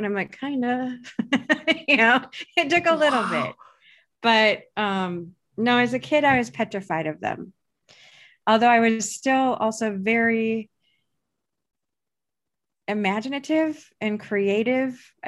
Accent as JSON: {"language": "English", "region": "North Dakota", "country": "United States", "tie": "born or raised there", "said": "I grew up in North Dakota, so there's plenty of snow in the winter."}